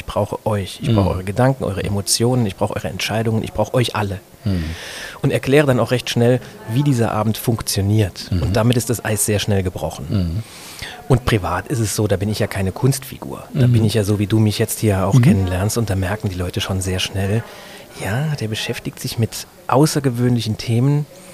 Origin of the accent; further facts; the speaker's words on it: Saarbrücken, Saarland, Germany; Ja, ich komme aus Saarbrücken, bin da aufgewachsen, habe das sehr, sehr genossen, im Saarland groß zu werden